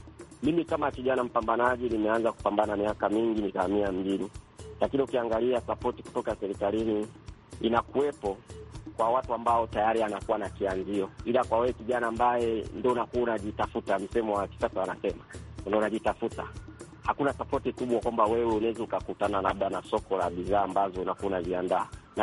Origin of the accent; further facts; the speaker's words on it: Geita, Tanzania; Natokea Geita, mkoa wa Mwanza, nchini Tanzania.